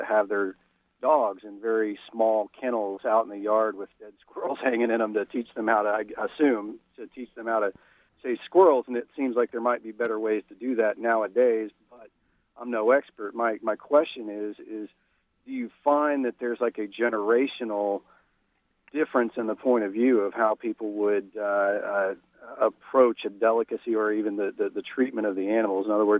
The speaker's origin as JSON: {"language": "English", "region": "Texas", "country": "United States", "tie": "born or raised there", "said": "Growing up in Texas, you get a little bit of the country, a little bit of the city point of view on how to treat animals and that sort of thing."}